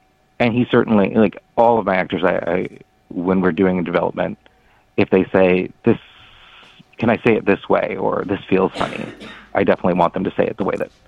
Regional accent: Texas, United States; growing up in Texas and growing up as a queer artist in Texas

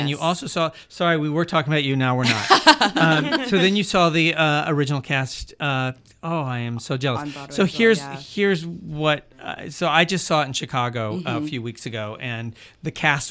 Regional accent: Canada; I am a Canadian fellow

